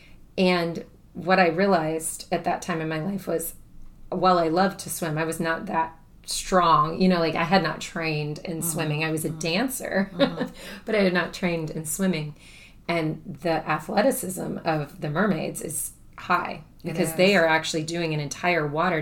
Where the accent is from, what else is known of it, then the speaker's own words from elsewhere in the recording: Brooksville, Florida, United States; I grew up in Brooksville, which is kind of a sister town to where Wikiwachi is.